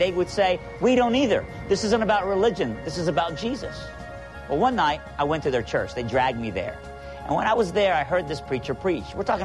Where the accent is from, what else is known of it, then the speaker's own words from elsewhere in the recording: Iran; moved away; I actually grew up not too far from here. I grew up in Iran.